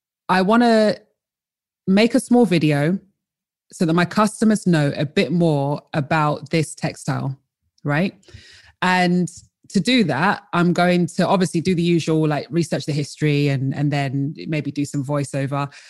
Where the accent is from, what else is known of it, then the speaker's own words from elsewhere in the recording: London, United Kingdom; also born or lived in Colchester; originally I am from London. I was born in Colchester and raised in London.